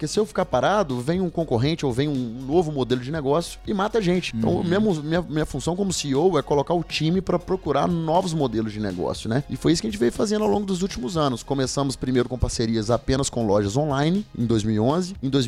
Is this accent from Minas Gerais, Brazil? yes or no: yes; Governador Valadares, Minas Gerais, Brazil; lá na minha cidade natal, que é Governador Valadares.